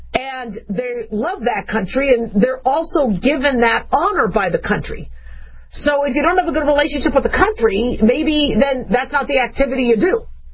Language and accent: English; United States; But for me, I'm an American, so I can't country swap.